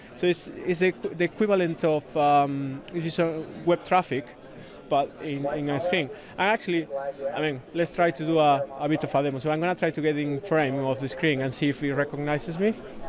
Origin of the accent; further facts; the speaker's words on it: Spain; now in United Kingdom; I'm originally from Spain, but living in the UK, so I help with the communities there whenever I have some spare time.